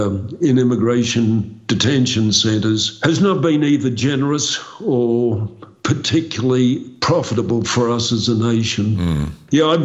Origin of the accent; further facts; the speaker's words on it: Australia; I'm very much involved as an Australian in seeing what the Royal Australian Air Force is doing